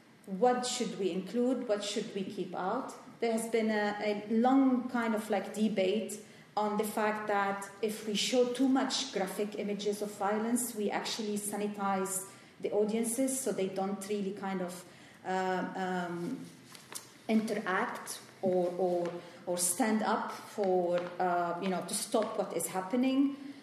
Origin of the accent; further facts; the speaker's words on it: Lebanon; where I come from, I'm originally from Lebanon